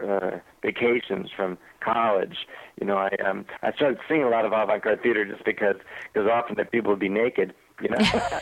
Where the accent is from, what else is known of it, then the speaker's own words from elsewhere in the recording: New York City, New York, United States; Well, you know, I grew up in New York City